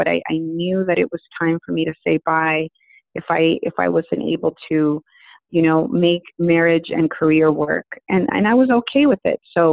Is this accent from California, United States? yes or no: yes; East Los Angeles, California, United States; also born or lived in Ventura County; You know, as a girl that was born and raised in East Los Angeles and then moved over to, you know, Ventura County, I feel like my background also always made me very curious to learn about my parents' journey